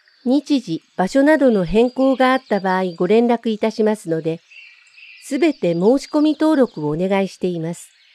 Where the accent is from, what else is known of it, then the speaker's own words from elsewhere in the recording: Kansai, Japan; now in Mitaka, Japan; 関西出身です。転勤族で8回の引っ越しを経て、現在は三鷹で主人とペットの保護犬、オス9歳、と一緒に暮らしています。